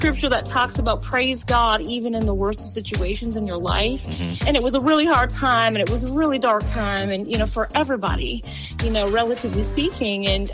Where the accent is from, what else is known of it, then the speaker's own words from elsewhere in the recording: Canadian Prairies, Canada; now in Orlando, United States; I'm from the Plains Cree tribe, which I'm very proud of. So I come from Canada. We border like North Dakota, Montana. So that's kind of the general area that I'm from.